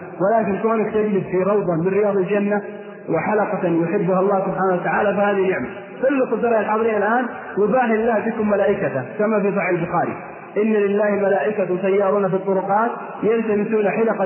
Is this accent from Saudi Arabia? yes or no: yes; Al-Qassim, Saudi Arabia; عندنا في القصيم يعطون ورقة للجمعية الخيرية